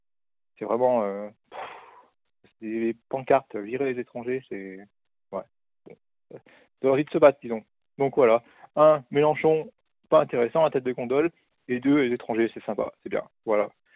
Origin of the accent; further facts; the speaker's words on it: France; now in Germany; moi, je ne suis pas considéré comme étranger parce que je suis français